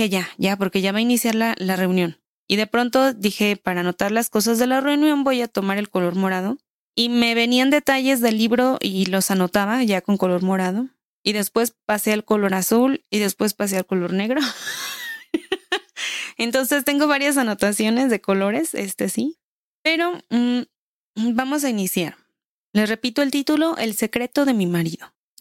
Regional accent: Michoacán, Mexico; Y mira que soy michoacana y que acá los tacos de carnitas son así como que te caen del cielo.

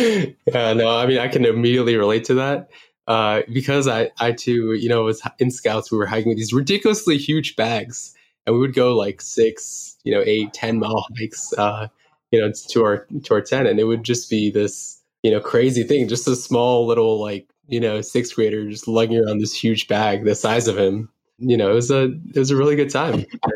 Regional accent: California, United States; as a Californian, for me, it's the water

